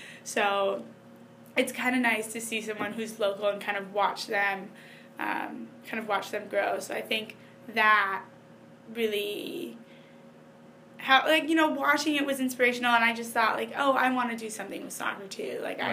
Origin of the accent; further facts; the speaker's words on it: Berkeley, California, United States; Alex Morgan actually went to Cal, which is, I'm from Berkeley